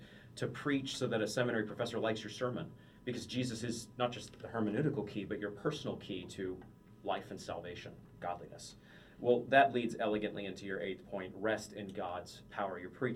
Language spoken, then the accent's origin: English; Maine, United States; And growing up in Maine, another fishing culture, probably 10 or 15 guys out of my high school graduating class are in some way fishing for a living.